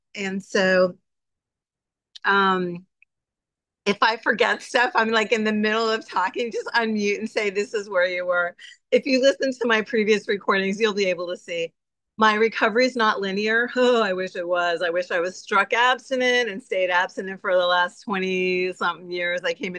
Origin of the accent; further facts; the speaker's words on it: San Diego, California, United States; now in Portland, United States; I'm from San Diego, but always wanted to live in Portland.